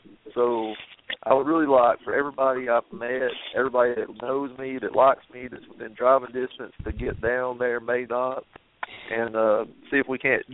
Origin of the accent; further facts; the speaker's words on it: Deep South, United States; you know, we grew up in the Deep South, so of course we heard the same thing Adam was just telling everybody